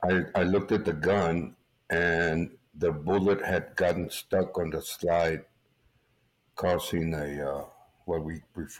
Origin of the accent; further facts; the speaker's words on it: Brownsville, Texas, United States; born there; Well, I was born here in Brownsville, Texas. I'm the youngest of eight, born December 24th, 1966.